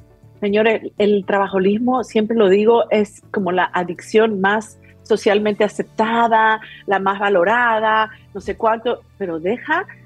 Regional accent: Peru; Ustedes saben que en Perú, de donde soy, se creen mucho los extraterrestres

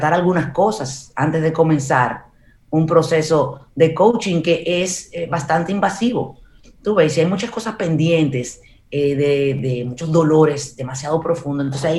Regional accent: Distrito Nacional, Dominican Republic; yo crecí en Gaspe

